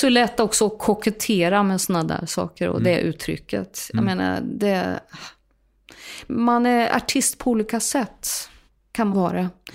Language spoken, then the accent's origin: Swedish; Östergötland, Sweden; accent: Östgötska light; folk skulle nog beskriva min dialekt liksom östgötska light. Så jag pratar inte riktigt grå östgötska, det har jag aldrig gjort. Och i och med att jag har en mamma som är från Jämtland, så det var ju pappa som pratade mer utpräglad östgötska.